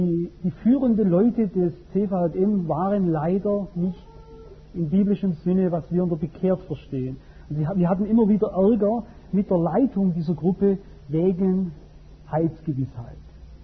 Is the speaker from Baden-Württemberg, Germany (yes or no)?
yes; Albstadt, Baden-Württemberg, Germany; Es war in Albstadt, in Taifingen, meinem Heimatort